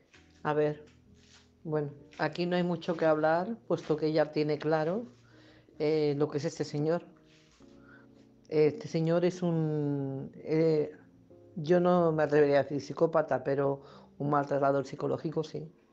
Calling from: Barcelona, Catalonia, Spain; corresponsal de Barcelona.

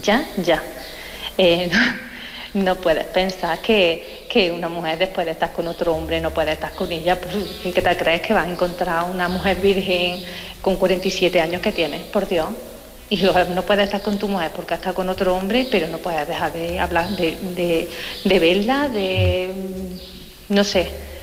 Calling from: Córdoba, Andalusia, Spain; de Córdoba, corresponsal de podcast

